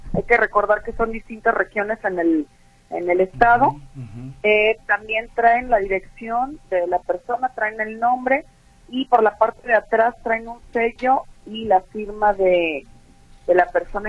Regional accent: Mexico; O sea, los mexicanos confiamos todo el tiempo y somos empáticos en muchas cosas

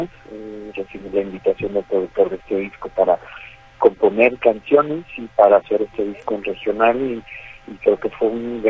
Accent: Guadalajara, Jalisco, Mexico; aquí en mi tierra, en el lugar donde mariachi se incrustó en mi piel

